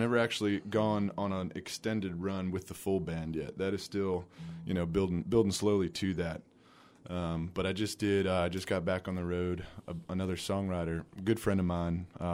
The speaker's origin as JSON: {"language": "English", "town": "Arlington", "region": "Virginia", "country": "United States", "tie": "born there", "also_born_or_lived": "Burtonsville, Maryland / Newport, North Carolina / Charlottesville / Egypt", "said": "Born in Arlington County, and then we actually moved to Burtonsville, Maryland, and then down to Newport, North Carolina, and then back up."}